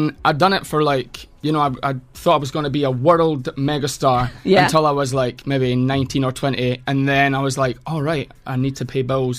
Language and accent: English; Scotland, United Kingdom; where I grew up in Scotland. It was like a tiny little estate, and there was like 15 or 20 houses. I lived at number 12 and my granny lived at number 14